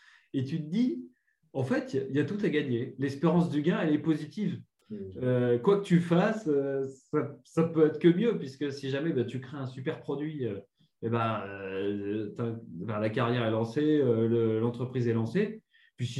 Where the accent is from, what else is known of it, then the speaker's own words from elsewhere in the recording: Île-de-France, France; moi j'ai grandi donc dans le 93, dans un quartier plutôt sympa.